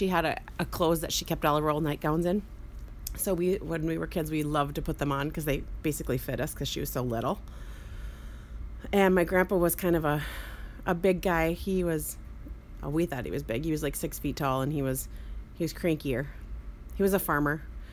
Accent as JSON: {"language": "English", "town": "West Fargo", "region": "North Dakota", "country": "United States", "tie": "born or raised there", "said": "I grew up in West Fargo, North Dakota."}